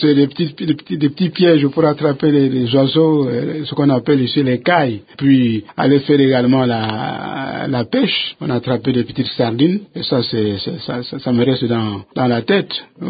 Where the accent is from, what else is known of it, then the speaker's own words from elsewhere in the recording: Kikwit, Kwilu, DR Congo; c'est une dizaine d'années que j'ai passé chez moi, si je peux ainsi le dire, à mon patelin, à Kikwit, où juste je venais de terminer les humanités